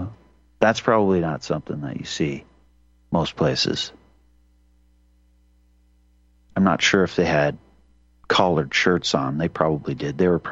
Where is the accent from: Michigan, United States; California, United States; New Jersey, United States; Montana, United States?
Montana, United States; Libby; born there; I've mentioned that I was born in Libby, Montana.